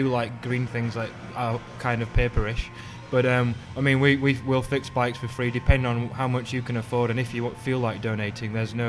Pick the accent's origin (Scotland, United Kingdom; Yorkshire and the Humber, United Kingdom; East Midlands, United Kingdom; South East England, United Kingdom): Yorkshire and the Humber, United Kingdom; Barnsley; now in United States; I'm actually from North Downtown, but I'm originally from Barnsley in South Yorkshire.